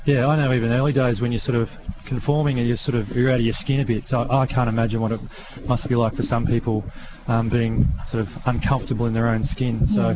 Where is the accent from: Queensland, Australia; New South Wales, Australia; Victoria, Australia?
New South Wales, Australia; Albury; Going off to uni, growing up in Albury, watch my dad play footy and sort of coming from a real football culture